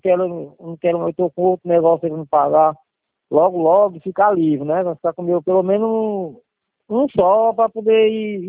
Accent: Piauí, Brazil; Eu sou do Piauí.

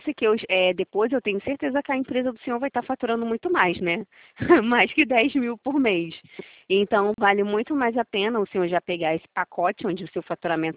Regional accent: Rio de Janeiro, Brazil; Eu sou do Rio de Janeiro

